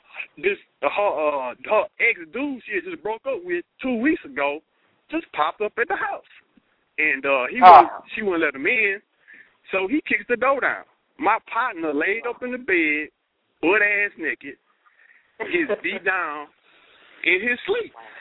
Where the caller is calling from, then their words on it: Houston, Texas, United States; I'm calling from Houston.